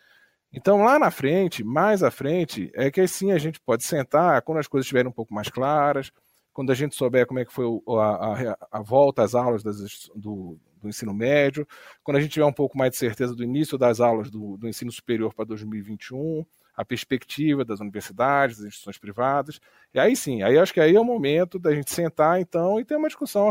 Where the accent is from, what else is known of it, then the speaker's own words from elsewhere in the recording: Brasília, Federal District, Brazil; sou de Brasília